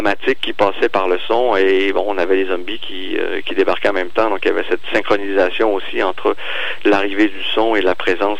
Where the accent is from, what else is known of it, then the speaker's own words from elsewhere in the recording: France; on est français et on est capable de nous donner à les lauriers à qui ils reviennent